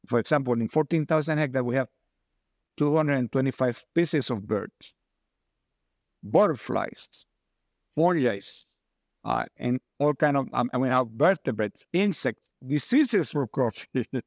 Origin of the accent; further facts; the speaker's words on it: Ethiopia; I come from Ethiopia. In Ethiopia, it grows well in the mountains.